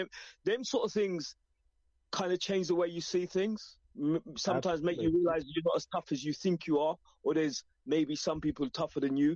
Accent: East London, London, United Kingdom; I'm from East London, east of London. That's what we call it, East London. That's where I was born. That's where I grew up.

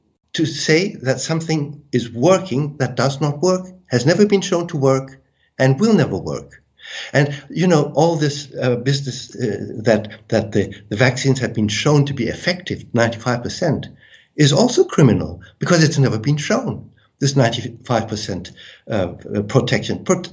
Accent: United States; born there; I was born in America, okay?

